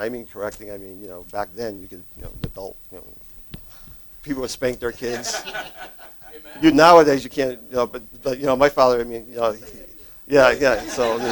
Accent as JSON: {"language": "English", "town": "Enfield", "region": "Connecticut", "country": "United States", "tie": "born or raised there", "said": "And I was raised in Enfield, Connecticut, with different kinds of people. It was kind of a multicultural kind of thing."}